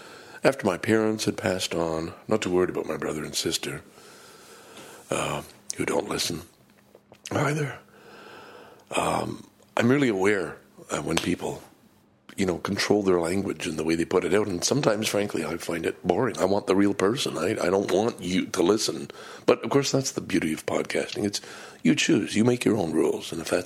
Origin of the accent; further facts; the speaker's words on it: Valleyfield, Quebec, Canada; It's probably part of growing up in Valleyfield.